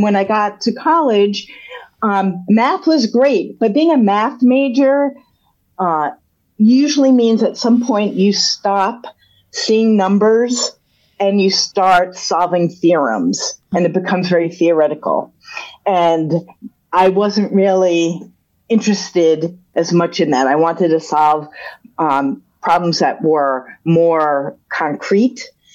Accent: New Jersey, United States; now in Boston, United States; I am from New Jersey, surprisingly.

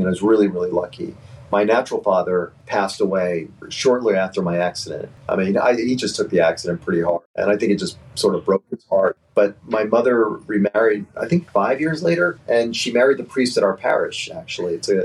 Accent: New York, United States; But I was raised in New York, and I was hit by a drunk driver in a nutshell.

